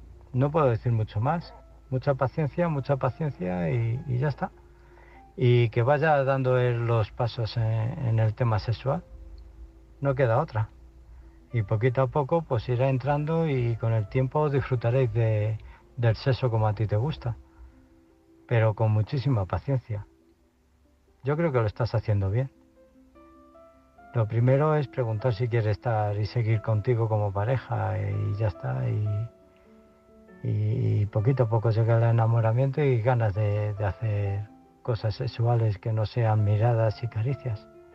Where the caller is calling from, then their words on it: Illescas, Castilla-La Mancha, Spain; de Illescas.